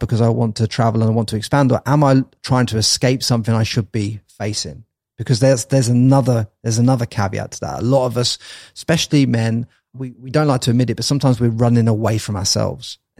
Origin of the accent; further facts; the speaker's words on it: England, United Kingdom; as a young guy growing up in England, the way that I was taught